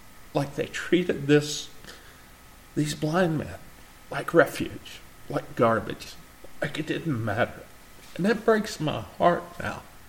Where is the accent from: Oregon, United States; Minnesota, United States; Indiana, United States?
Indiana, United States; Henryville; growing up in the Baptist church in Henryville, where I grew up